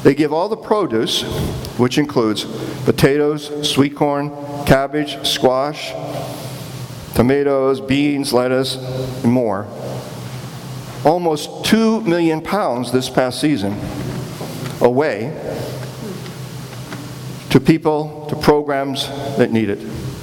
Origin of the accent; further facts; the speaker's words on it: Freeland, Maryland, United States; it's just 2 miles from where I spent the last part of my years growing up in Freeland, Maryland.